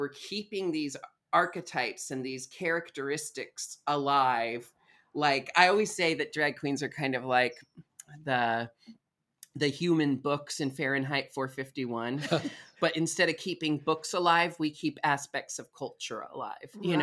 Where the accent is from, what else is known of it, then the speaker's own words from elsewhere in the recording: Portland, Oregon, United States; I was raised in Portland, Oregon.